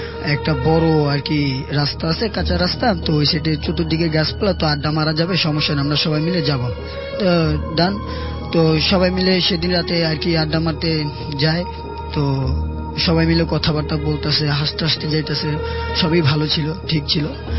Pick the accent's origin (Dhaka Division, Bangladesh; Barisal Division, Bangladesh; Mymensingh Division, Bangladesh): Barisal Division, Bangladesh; Bhola; আমি ভোলা থেকে এসেছি।